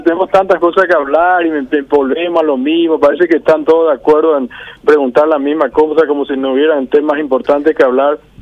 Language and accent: Spanish; Paraguay; lo que pasa en Paraguay, acá, en mi país